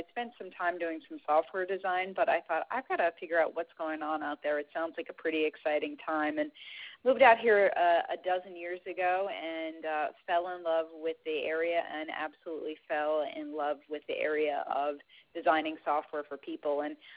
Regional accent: St. John's, Newfoundland and Labrador, Canada; I grew up as far east as you can go in North America in St. John's, Newfoundland.

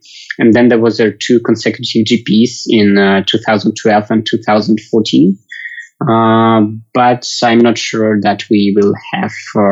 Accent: Ufa, Bashkortostan, Russia; English is a second language; now in Moscow, Russia; No, I born and raised in Ufa. It's a capital city of Bashkortostan Republic of Russia. It's somewhere in the middle of Ural Mountains. Then at some point I moved to Moscow

